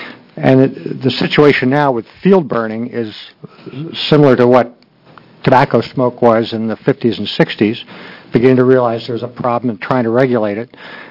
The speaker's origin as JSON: {"language": "English", "town": "Eugene", "region": "Oregon", "country": "United States", "said": "I'm a pulmonologist from Eugene"}